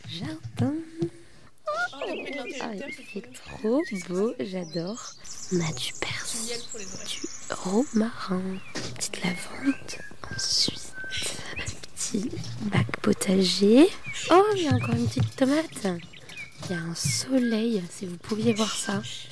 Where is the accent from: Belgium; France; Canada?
France; Castelnau-le-Lez, Occitanie; chez mes parents à Castelnau-le-Lez, juste à côté de Montpellier, là où j'ai grandi pendant 12 ans.